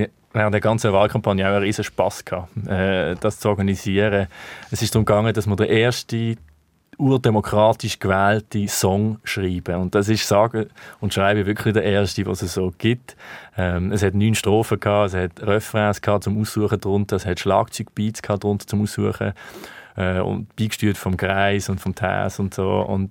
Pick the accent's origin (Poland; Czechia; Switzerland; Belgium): Switzerland; Basel, Basel-Stadt; Ich komme jetzt nur mal aus Basel und das ist meine Heimatstadt, wo ich kandidieren kann.